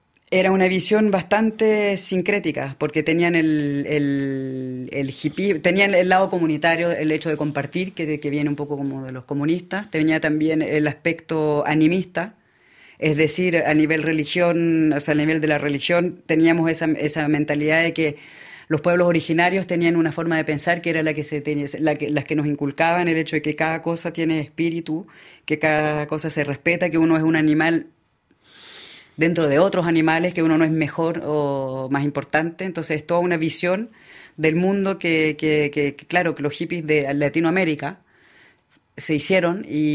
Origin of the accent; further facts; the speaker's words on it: France; yo me crié en Francia, donde mi padre no era conocido.